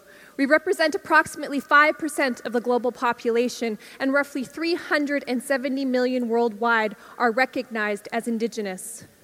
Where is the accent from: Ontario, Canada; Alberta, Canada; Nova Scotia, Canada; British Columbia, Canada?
Alberta, Canada; I come from this territory. I come from a place called Treaty 8 in northern Alberta, where in Canada, Indigenous people represent about 4% of the population, or 1.4 million people. My people are known as the Athabasca Chipewyan First Nation, which is a colonial name.